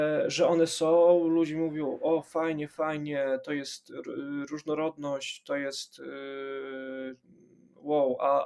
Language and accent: Polish; Bielsk Podlaski, Podlaskie Voivodeship, Poland; O, widzisz, tamta z Bielska, ja też jestem z Bielska